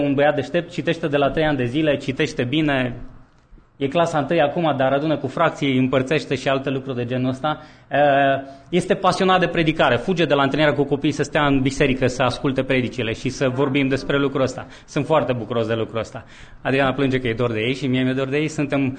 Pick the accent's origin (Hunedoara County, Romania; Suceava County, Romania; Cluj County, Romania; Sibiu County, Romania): Hunedoara County, Romania; Hațeg; moved away as an adult; also born or lived in Craiova; În 91, deși sunt din Hațeg deloc, am plecat la facultate în Craiova. Niciun ardelean sănătos la minte nu trece munții